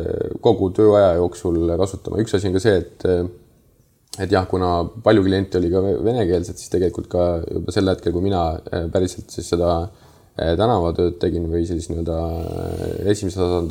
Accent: Saare County, Estonia; kõik teadsid, et ma olen saarlane. Ma olen sündinud ja kasvanud seal. Ma olen elanud kogu oma siis lapsepõlve Saaremaal.

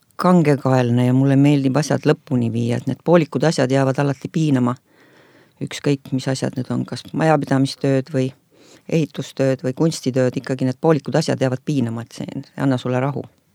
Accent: Tallinn, Harju County, Estonia; Ma olen põline tallinlane

